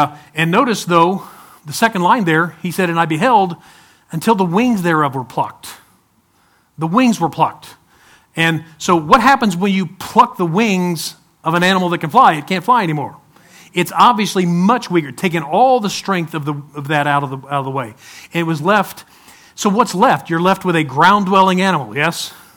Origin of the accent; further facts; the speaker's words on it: the South, United States; Now, we came from the South, and we had some good barbecue down there.